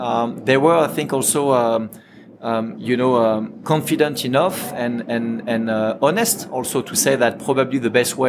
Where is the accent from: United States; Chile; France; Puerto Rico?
France; Ajaccio, Corsica; English is a second language; So I'm French. I was born in Corsica, south of France, you know, the island where Napoleon was born, in the same city, Ajaccio. Look, I grew up in France.